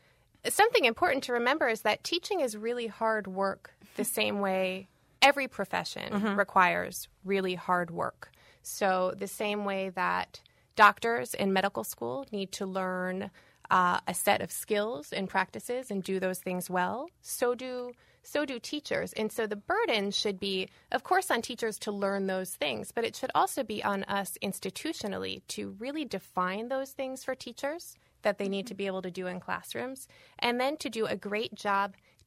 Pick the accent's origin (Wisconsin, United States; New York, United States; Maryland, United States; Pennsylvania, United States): Pennsylvania, United States; Philadelphia; Well, I grew up in Philadelphia also. A product of the public school system